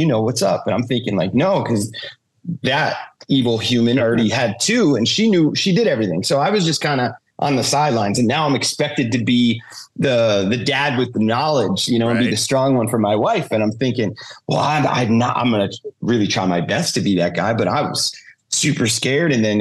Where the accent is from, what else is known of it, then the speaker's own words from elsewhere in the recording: Jackson, New Jersey, United States; He's from Toms River. I'm from Jackson. They're basically connected.